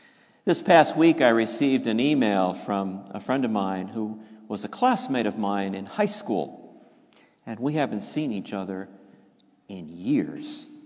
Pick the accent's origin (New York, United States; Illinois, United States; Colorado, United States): New York, United States; Yonkers; and of course, in my hometown in Yonkers at that time, where I was living growing up still.